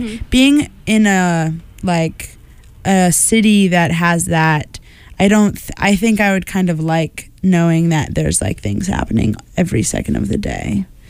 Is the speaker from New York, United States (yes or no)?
no; Iowa, United States; I know, like growing up in Iowa, I never thought of myself as like big city gal.